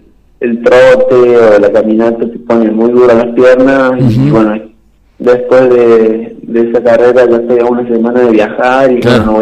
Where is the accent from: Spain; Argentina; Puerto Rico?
Argentina; Cosquín, Córdoba; tengo 17 años. Y soy de Cosquín.